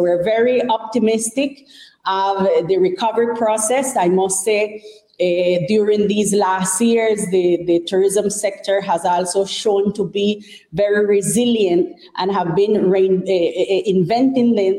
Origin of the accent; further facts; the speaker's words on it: Caribbean coast, Nicaragua; You can hear my accent. I am actually from the Caribbean coast